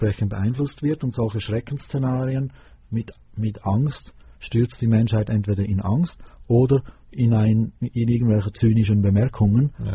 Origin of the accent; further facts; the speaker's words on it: Switzerland; vielleicht bei uns in der Schweiz, aber ich denke, das ist in jedem Land so